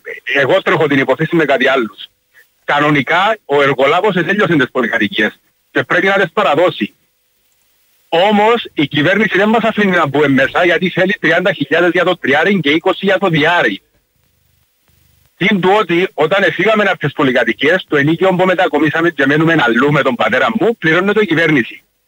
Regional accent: Latsia, Nicosia District, Cyprus; Ναι, είμαι από Λευκοσία, από Λατσιά συγκεκριμένα

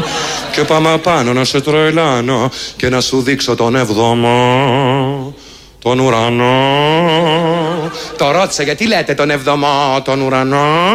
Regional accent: Athens, Attica, Greece; born there; Γεννήθηκα στο Βοτανικό από μικροαστική οικογένεια όπως οι περισσότερες στην εποχή εκείνη.

